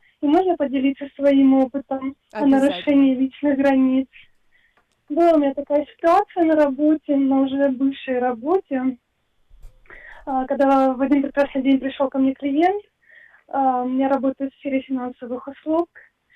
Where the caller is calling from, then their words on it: Druzhkivka, Donetsk Oblast, Ukraine; Из Дружковки.